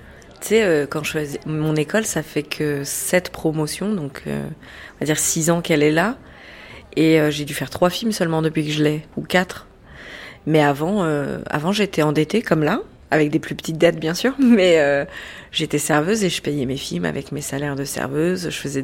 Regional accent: Paris, Île-de-France, France; Alors que je suis parisienne.

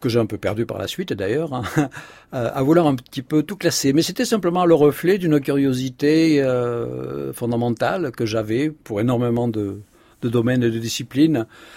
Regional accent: Cavaillon, Provence-Alpes-Côte d'Azur, France; accent: Provençal; vous l'entendez à mon accent provençal, je suis né dans le midi de la France, pied du Luberon, alors précisément la petite ville de Cavaillon. Je vivais à la campagne

